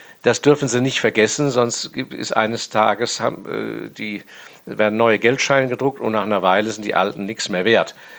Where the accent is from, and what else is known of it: Hong Kong; born or raised there